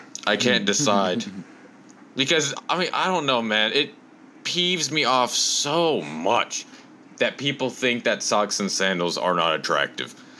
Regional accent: South Carolina, United States; Let's just say that I'm from South Carolina. The end.

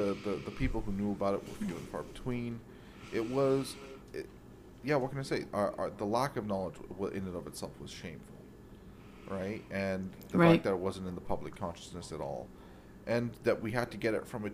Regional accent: Canada; And listen, I'm a Canadian, right?

